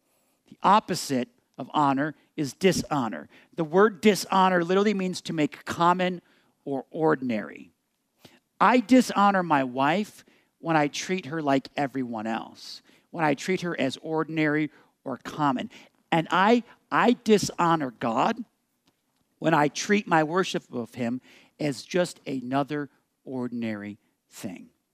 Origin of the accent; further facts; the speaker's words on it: United States; Living here as an American has value to me, and I honor my country by taking off my hat.